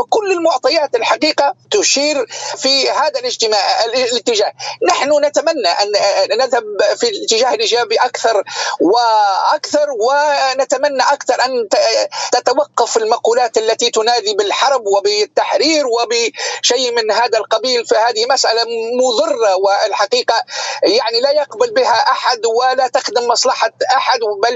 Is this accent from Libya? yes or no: yes; Libya; ونحن كليبيين نعي تماما ماذا تعني تبادل المنفعة والمصلحة